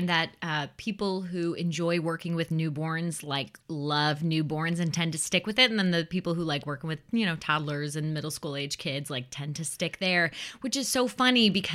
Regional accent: Chicago, Illinois, United States; So I grew up in the Chicagoland area.

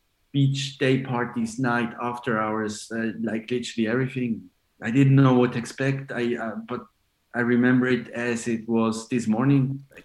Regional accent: Switzerland; I'm born and raised in Switzerland, but, you know, I'm Italian, but born and raised in Switzerland.

